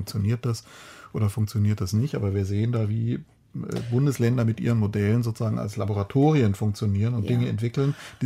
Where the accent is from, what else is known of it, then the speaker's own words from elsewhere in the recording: North Rhine-Westphalia, Germany; ich bin in Nordrhein-Westfalen zur Schule gegangen